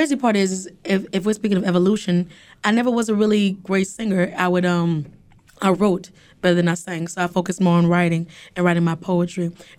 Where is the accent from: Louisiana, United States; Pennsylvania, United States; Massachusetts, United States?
Louisiana, United States; New Orleans; I mean, I grew up in New Orleans in the 8th Ward, and I grew up on Music Street, 8th Ward.